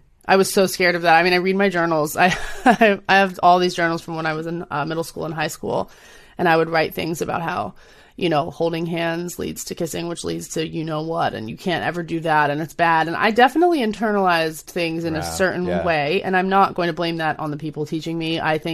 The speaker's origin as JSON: {"language": "English", "region": "New Jersey", "country": "United States", "tie": "born or raised there", "said": "But I was raised in New Jersey. I was grown up in the northeast of the United States, and part of a family of like mixed ethnicity."}